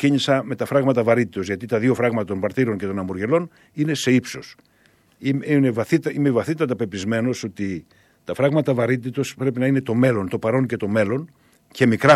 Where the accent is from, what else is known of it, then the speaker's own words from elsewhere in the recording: Greece; Πρώτον σαν Έλληνας, διότι η χώρα και ιδιαίτερα η νότια χώρα ζει σε συνθήκες έλλειψης νερού